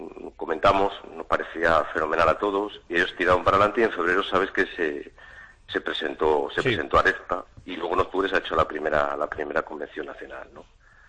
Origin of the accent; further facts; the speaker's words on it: Madrid, Community of Madrid, Spain; moved away as an adult; Yo vine aquí el año 90 de Madrid, como bien has dicho